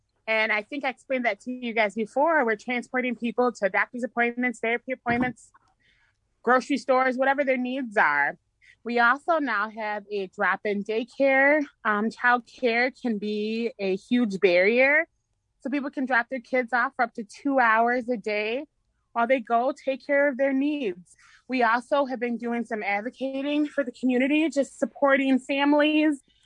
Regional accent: Madison, Wisconsin, United States; So I'm from Madison and my family is originally from Chicago.

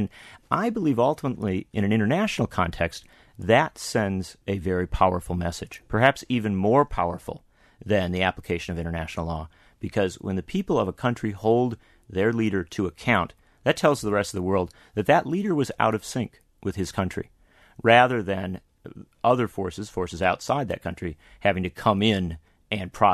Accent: United States; I'm an American citizen, and we have within our country infrastructure for holding a president to account.

